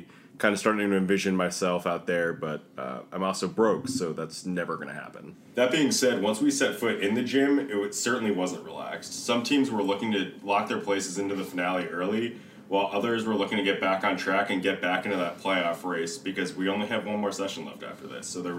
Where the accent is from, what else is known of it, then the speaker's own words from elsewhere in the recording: New York, United States; You know, being a New Yorker, I'm very much used to the hustle and bustle.